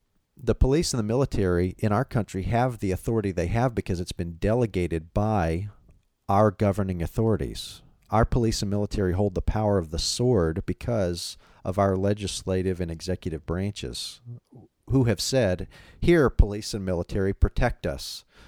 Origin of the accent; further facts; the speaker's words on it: Texas, United States; Now, it's no secret that I was raised in Texas, and so there is a soft spot in my heart for street justice.